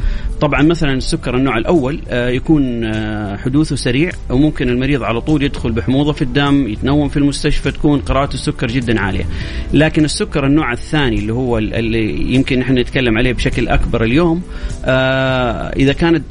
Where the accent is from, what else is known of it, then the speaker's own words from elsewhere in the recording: Saudi Arabia; بالنسبة عندنا في السعودية تقريبا حسب آخر تصنيف من الاتحاد العالمي للسكري النسبة تصل 18.7%